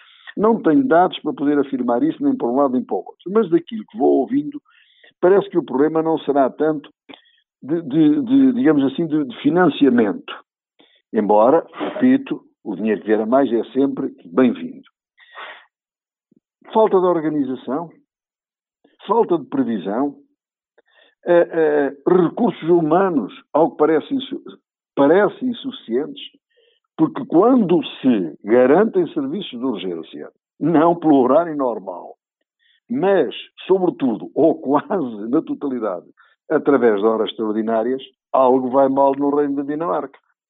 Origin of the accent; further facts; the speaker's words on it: Portugal; É isto que como utente e como português eu desejo.